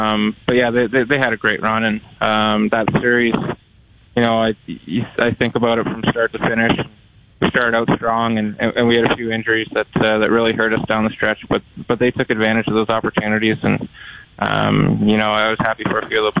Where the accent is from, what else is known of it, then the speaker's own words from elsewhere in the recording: Guelph, Ontario, Canada; born there; I was born in Guelph